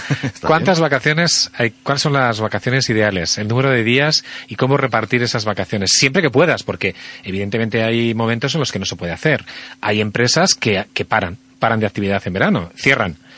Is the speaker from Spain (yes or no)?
yes; Castile, Spain; now in Madrid, Spain; A mí me encanta estar en mi pueblo, en la Castilla Profunda